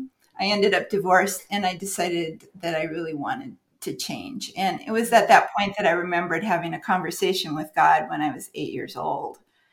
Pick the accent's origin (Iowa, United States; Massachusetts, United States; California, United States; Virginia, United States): Iowa, United States; Des Moines; born there; I was born in Des Moines, Iowa, to parents who grew up on farms, and the whole family grew up on farms on both sides generationally.